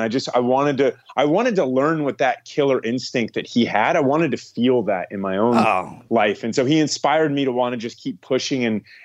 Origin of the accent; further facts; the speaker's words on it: Ohio, United States; also born or lived in Florida; So, I mean, I grew up in Ohio. I was born in Ohio.